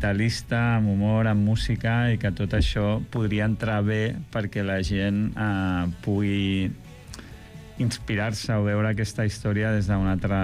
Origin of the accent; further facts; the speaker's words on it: Basque Country, Spain; Catalan is a second language; moved away; Soc basc, però parlo català perquè porto molts anys.